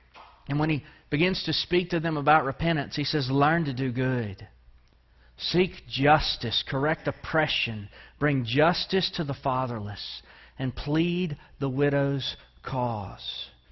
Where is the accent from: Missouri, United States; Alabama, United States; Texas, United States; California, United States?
Texas, United States; Deweyville; I grew up in Deweyville, Texas. We should be happy that I came away speaking in complete sentences and with most of my teeth, okay?